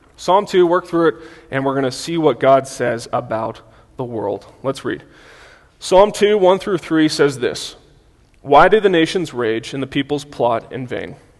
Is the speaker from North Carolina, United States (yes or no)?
no; Dallas, Texas, United States; I'm from Dallas-Fort Worth, Texas, the Dallas part.